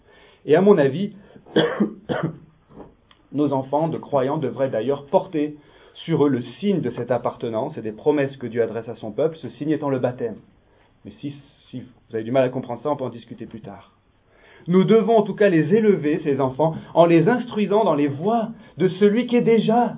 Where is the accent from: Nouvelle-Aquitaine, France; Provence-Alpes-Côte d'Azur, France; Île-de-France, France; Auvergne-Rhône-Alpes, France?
Auvergne-Rhône-Alpes, France; Lyon; born there; parce que je suis lyonnais de naissance